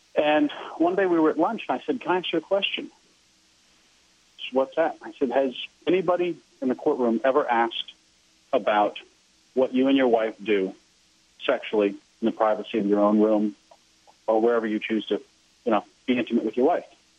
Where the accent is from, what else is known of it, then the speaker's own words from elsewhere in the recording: Southern United States, United States; I grew up in the South. I certainly saw rampant racism in the South